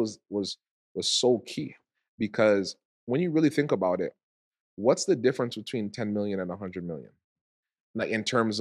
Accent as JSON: {"language": "English", "town": "Toronto", "region": "Ontario", "country": "Canada", "said": "I'm from Toronto. Right. You don't invite people to your house."}